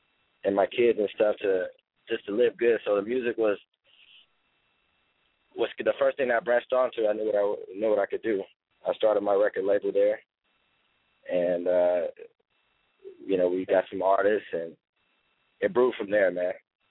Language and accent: English; Kansas City, United States; I'm from Kansas City, man, and I kind of started, I was about 16 when I got into the music business there.